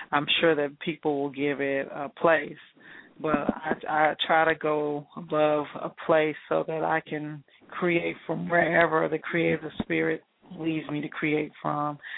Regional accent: Dallas, Texas, United States; we're both from Dallas, so I knew her from home.

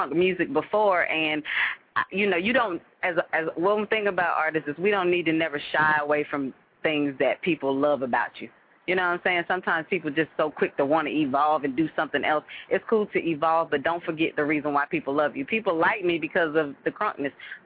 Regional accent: Atlanta, Georgia, United States; also born or lived in Illinois; I was born in Illinois. I've been in Atlanta almost my whole life.

